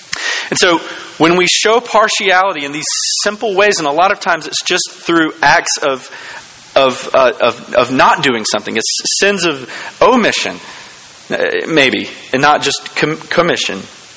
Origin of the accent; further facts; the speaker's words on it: Orangeburg, South Carolina, United States; also born or lived in Mississippi; I was born in Mississippi, and I grew up in South Carolina, down in Orangeburg, moved there in elementary school.